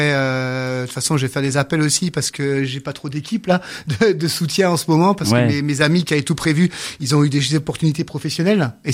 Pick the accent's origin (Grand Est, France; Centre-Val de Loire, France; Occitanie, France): Grand Est, France; Et on est alsacien de base.